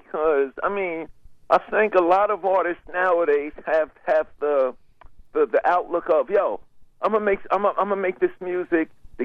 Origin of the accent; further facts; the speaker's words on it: Hollis, New York, United States; When we was growing up in Hollis, Queens, before MTV became MTV, we didn't have MTV.